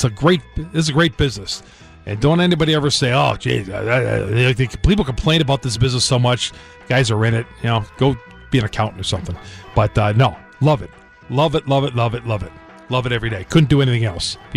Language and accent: English; Milwaukee, Wisconsin, United States; Came down here 10 years ago. I'm from Milwaukee.